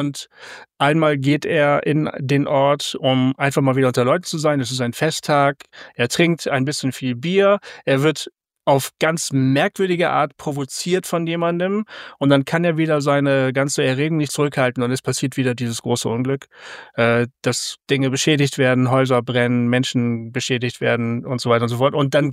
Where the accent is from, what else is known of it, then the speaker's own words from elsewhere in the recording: Bremen, Germany; also in Bremen, der Stadt, wo ich aufgewachsen bin.